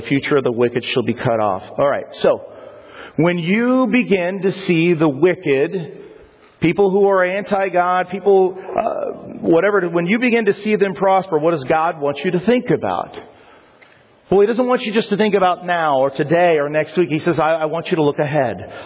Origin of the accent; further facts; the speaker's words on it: Colorado, United States; I grew up in Colorado, but we would take trips to California